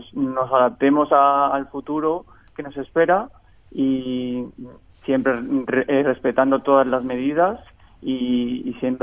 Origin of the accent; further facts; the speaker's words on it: Spain; aquí en mi universidad en concreto somos muchos españoles, quizá casi de la nacionalidad que más somos